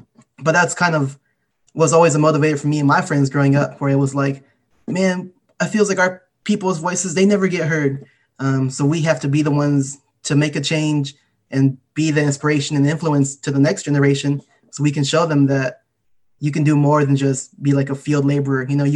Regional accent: Gridley, California, United States; Like, I can't think of many examples of Mexican-American or, I guess, non-white teachers that I had growing up in Gridley.

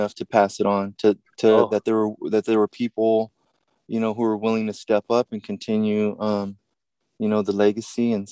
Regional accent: Modesto, California, United States; also born or lived in Chico; I grew up born in Chico, but I grew up in South Modesto with little supervision

